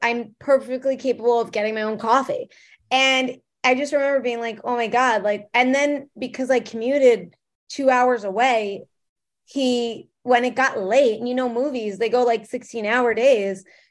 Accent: Long Island, New York, United States; she's from the Bronx and I'm from Long Island

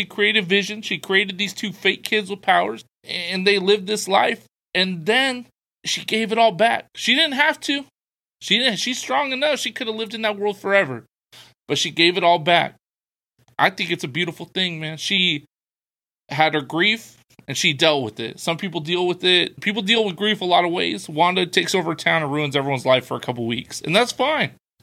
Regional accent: United States; I'm pretty anti-royal family, you know. I'm an American.

